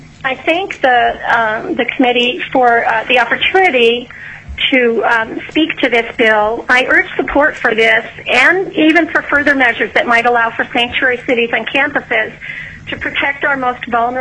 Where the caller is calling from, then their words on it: Ketchikan, Alaska, United States; I'm calling in from Ketchikan.